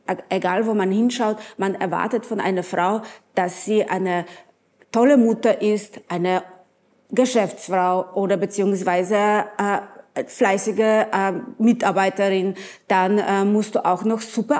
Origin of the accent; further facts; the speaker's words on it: Poland; moved away; ich bin in Polen aufgewachsen, also in den 70er Jahren, tiefster Kommunismus